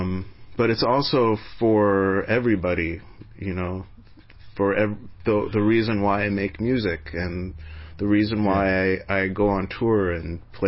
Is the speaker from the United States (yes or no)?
yes; Los Angeles, California, United States; I remember when I was a kid growing up on the West Side, it would rain for like 3 or 4 days straight.